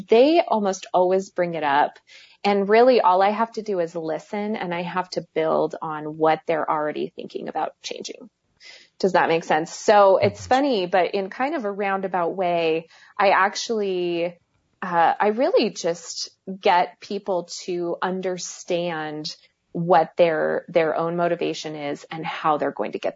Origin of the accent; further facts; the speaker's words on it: Iowa, United States; I grew up in Iowa. I'm kind of a meat and potatoes girl.